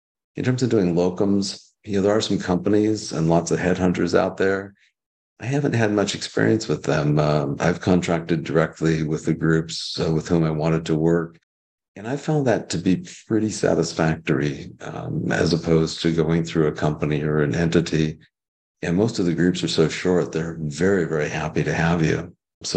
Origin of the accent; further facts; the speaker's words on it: California, United States; born there; So I was born in California, went to Stanford undergrad, went to medical school in Texas, became a Texan briefly